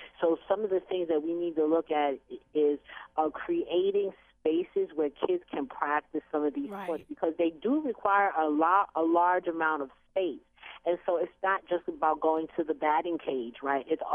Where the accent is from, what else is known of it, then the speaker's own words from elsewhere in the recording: Queens, New York, United States; In growing up in Queens, we had lots of baseball fields, right?